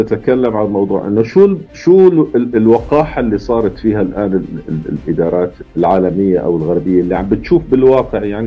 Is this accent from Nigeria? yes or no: no; Syria; also born or lived in Kuwait; وإحنا من مواليد الكويت أساسا، وخرجنا من الكويت نتيجة الأوضاع اللي صارت في الكويت وغزو الكويت والقصة اللي صارت في الخليج. ضلينا في سوريا إلى ما شاء الله لسنة 2012،